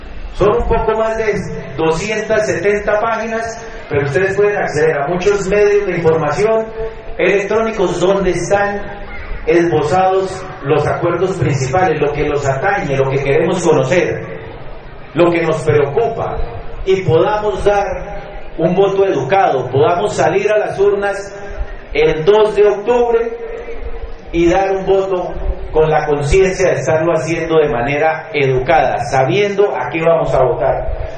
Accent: Vélez, Santander, Colombia; porque el veleño es una raza particular. Nosotros no somos ni colombianos ni somos santanderianos, nosotros somos veleños, somos totalmente particulares

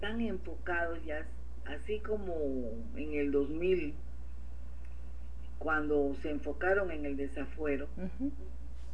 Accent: Mexico; Y sentirnos y unirnos como mexicanos. No que aquí en México, por nuestras culturas, vivimos también divididos.

